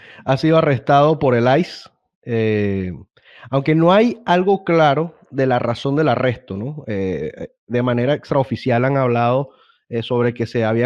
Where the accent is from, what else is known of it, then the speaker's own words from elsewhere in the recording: Venezuela; yo como venezolano siempre me sentí indignado